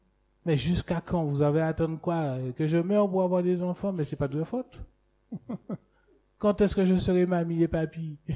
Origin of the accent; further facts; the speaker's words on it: French Antilles, France; Chez nous, aux Antilles, on la traiterait de mouton.